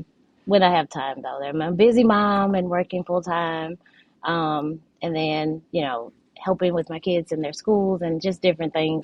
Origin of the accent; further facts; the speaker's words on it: St. Louis, Missouri, United States; I am born and raised in St. Louis. I grew up in Richmond Heights, and so if you're familiar with St. Louis communities, I grew up there. Pretty diverse community, I'd say.